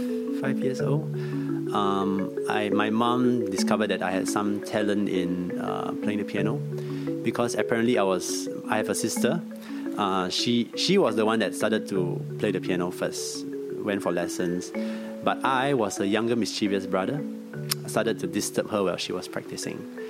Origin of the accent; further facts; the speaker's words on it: Singapore; Because usually, like, I'm a Singaporean. So in Singapore, when you finish your O levels, that's like 16, 17.